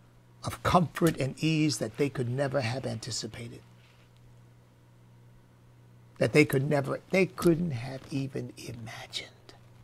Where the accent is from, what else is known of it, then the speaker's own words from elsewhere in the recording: United States; Not for me as an American of African ancestry, but it's happening now.